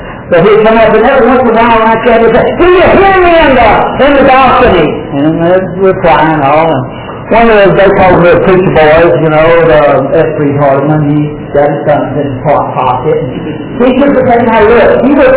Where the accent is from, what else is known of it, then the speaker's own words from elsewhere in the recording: Texas, United States; I'm from Texas, if you don't mind a few of those.